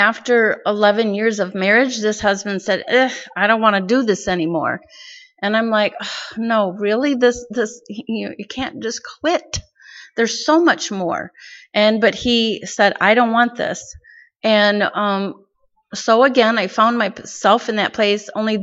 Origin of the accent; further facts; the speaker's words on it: Michigan, United States; moved away as an adult; Here we were in Wisconsin. I was born and raised in Michigan.